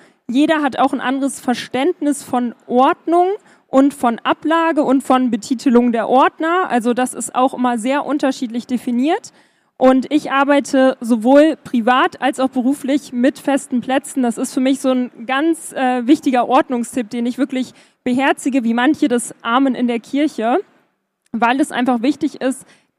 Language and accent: German; Bad Essen, Lower Saxony, Germany; ich komme aus Bad Essen